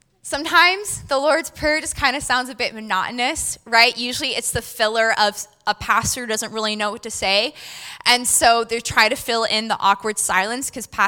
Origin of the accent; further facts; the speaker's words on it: Auburn, Washington, United States; I grew up in Auburn, Washington, and my entire extended family also lived in Auburn, Washington.